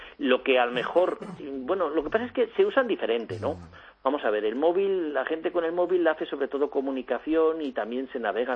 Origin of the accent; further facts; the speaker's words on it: Spain; los españoles tenemos que estar como orgullosos, ¿no?